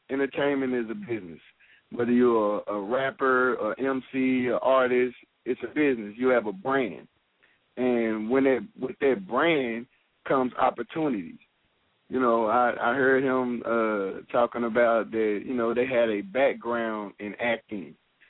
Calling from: Tennessee, United States; I'm calling in from Tennessee, man.

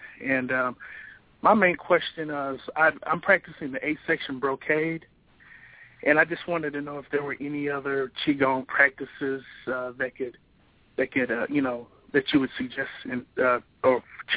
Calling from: Indianapolis, Indiana, United States; I'm calling from Indianapolis.

